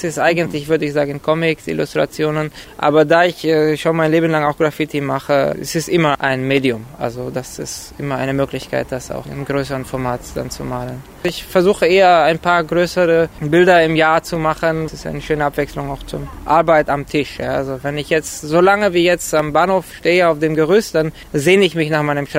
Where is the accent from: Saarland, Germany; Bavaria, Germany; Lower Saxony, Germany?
Bavaria, Germany; Munich; now in Berlin, Germany; Ich bin Anfang 30. Ich komme eigentlich aus München und lebe zurzeit in Berlin.